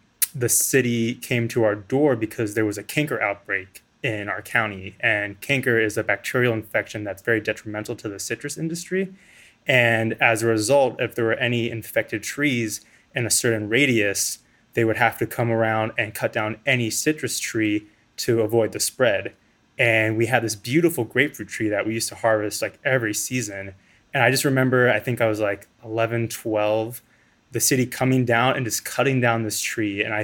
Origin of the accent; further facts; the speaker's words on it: Florida, United States; I grew up in South Florida. My home in South Florida had lots of different fruit trees